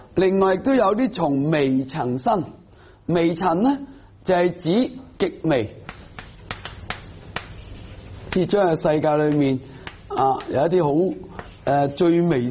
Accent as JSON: {"language": "Cantonese", "country": "China", "said": "所以你见到印度人呢好多种諗法㗎，我哋中国人冇有咁多种諗法啊。"}